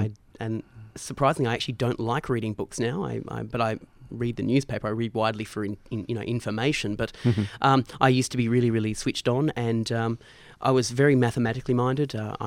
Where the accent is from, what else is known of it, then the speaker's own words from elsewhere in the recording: East Fremantle, Western Australia, Australia; born there; I was born in East Fremantle